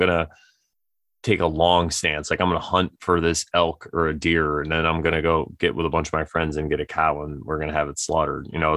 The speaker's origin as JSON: {"language": "English", "region": "Connecticut", "country": "United States", "said": "and I'm from Connecticut, which is the East Coast of the United States."}